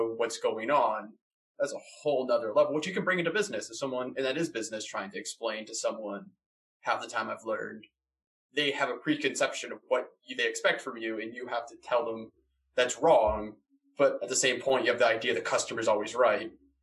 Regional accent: Boston, Massachusetts, United States; also born or lived in North Carolina; now in Glasgow, United Kingdom; like I come from Boston. I've lived in North Carolina. I now live in Glasgow. I've been around the world.

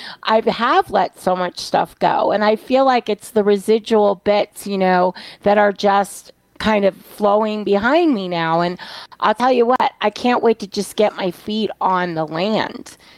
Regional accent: New York, United States; I mean, I grew up in New York.

